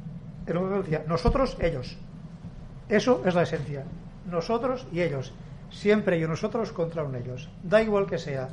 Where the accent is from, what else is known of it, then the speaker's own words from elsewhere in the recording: Valencian Community, Spain; A ver, yo, en mi pueblo se jugaba en el bar a las cartas.